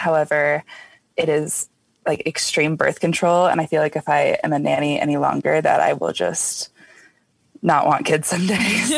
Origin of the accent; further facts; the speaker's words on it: Denver, Colorado, United States; I am from Denver, Colorado, like a suburb outside of Denver. And I'm 24.